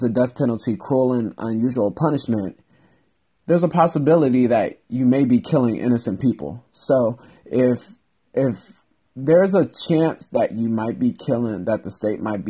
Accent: Rialto, California, United States; actually my hometown Rialto, California, there was a study

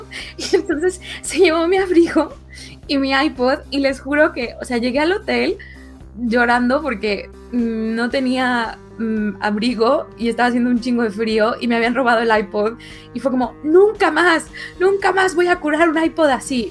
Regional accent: Mexico City, Mexico; soy chilanga y la única vez que me han asaltado en mi pinche vida fue en Londres.

